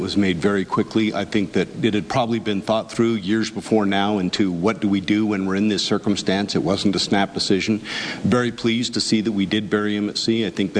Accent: Carson City, Nevada, United States; Well, I grew up in Carson High School, graduated from Carson High, went off to the Naval Academy, and then served 26 years in the Navy.

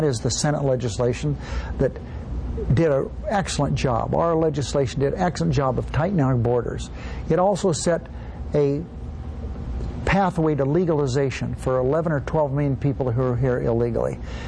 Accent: Nevada, United States; born there; I was born in Nevada, still have my home in Searchlight.

